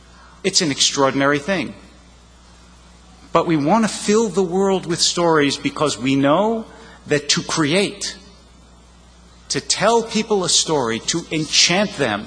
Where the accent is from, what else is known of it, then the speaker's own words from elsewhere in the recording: Philadelphia, Pennsylvania, United States; who hails from my hometown of Philadelphia